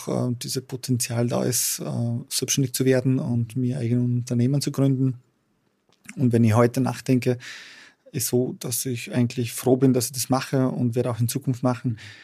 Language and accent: German; Kosovo; German is a second language; moved away; ich komme aus dem Kosovo und war auch im Krieg 2 Jahre mittendrin, also 14 bis 16 Jahren.